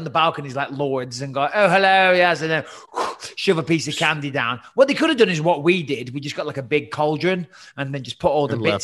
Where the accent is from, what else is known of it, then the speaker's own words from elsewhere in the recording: England, United Kingdom; because I'm English and I can't even vote anyway. So we're not getting into it because I have no say.